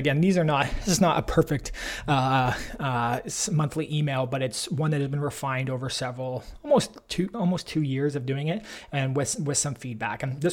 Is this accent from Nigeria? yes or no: no; Canada; So maybe, you know, for us, we're Canadian